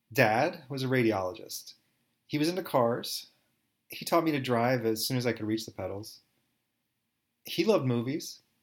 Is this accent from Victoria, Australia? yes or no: no; New South Wales, Australia; also born or lived in New Jersey, United States; I was born in New Jersey, USA, but I grew up real fast in New South Wales, Australia.